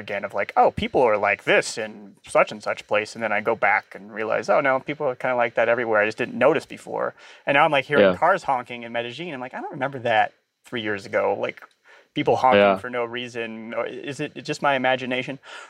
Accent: Nebraska, United States; It's like, I grew up in Nebraska, man. You have no idea.

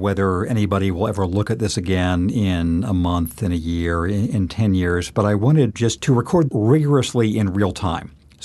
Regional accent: California, United States; when Trump went out to California, my home state, and announced to great fanfare there was no California drought.

